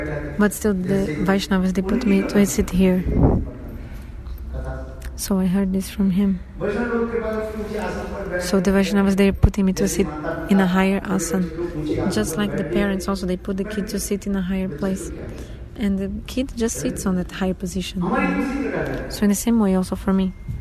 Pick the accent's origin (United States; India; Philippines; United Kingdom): India; English is a second language; When I came from Brazil, from India to Brazil